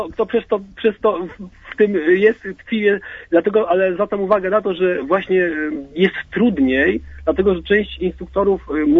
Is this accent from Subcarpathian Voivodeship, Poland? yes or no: yes; Rzeszów, Subcarpathian Voivodeship, Poland; Kłania się … z Mielca, a właściwie z Rzeszowa.